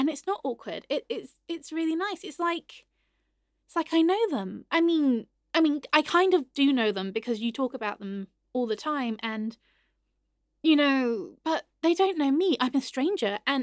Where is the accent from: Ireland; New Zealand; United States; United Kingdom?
United Kingdom; England; I'm just very English. I can stop at any time, but I don't want to because, you know, I like being English.